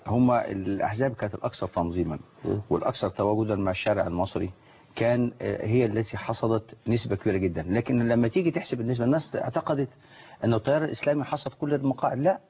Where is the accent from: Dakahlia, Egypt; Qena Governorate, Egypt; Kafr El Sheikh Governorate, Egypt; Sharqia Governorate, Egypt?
Qena Governorate, Egypt; عندنا في الصعيد في قنا الدائره الشماليه